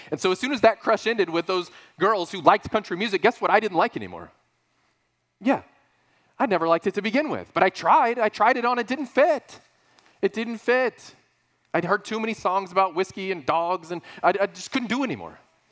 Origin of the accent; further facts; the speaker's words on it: San Antonio, Texas, United States; In high school, I grew up in San Antonio, Texas.